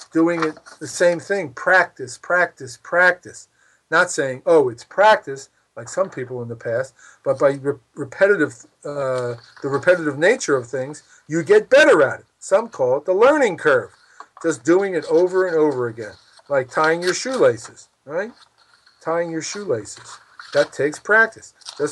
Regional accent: Philadelphia, Pennsylvania, United States; For example, growing up in Philadelphia, we had this long roll

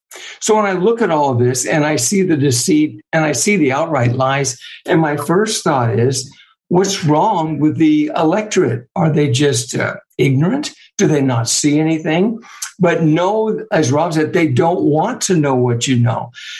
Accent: United States; why I love the nation and my God and my family and why I love being an American

